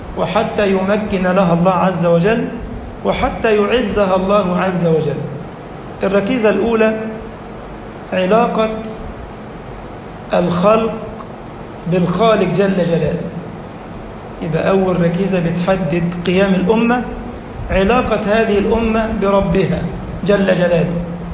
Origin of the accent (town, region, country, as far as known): Egypt